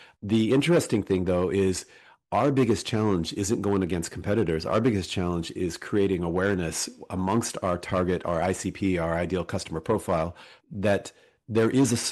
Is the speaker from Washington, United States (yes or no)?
yes; Seattle, Washington, United States; In 2017, moved back to Seattle, my hometown